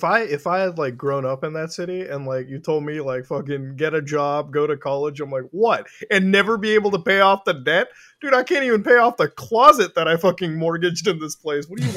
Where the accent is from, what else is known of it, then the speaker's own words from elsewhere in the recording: Canada; Apparently, I don't even sound fucking Canadian whatsoever.